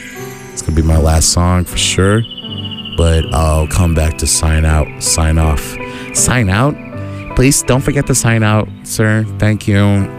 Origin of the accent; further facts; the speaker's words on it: Houston, Texas, United States; now in Boston, United States; I'm from Houston, Texas, and people are nice on the sidewalks